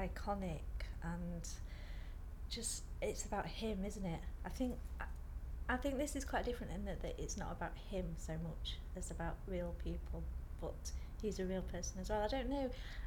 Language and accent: English; East Midlands, United Kingdom; now in Gainsborough, United Kingdom; I was brought up in Nottinghamshire, but it's only just across the water, across the River Trent. And I've lived in Gainsborough for about 15, 16 years now.